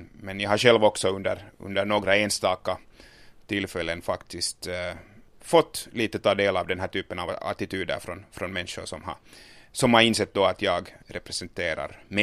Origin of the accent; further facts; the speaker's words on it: Finland; now in United States; Och en kvinna tyckte att jag borde åka tillbaka till Finland när jag sa att jag kommer från Finland.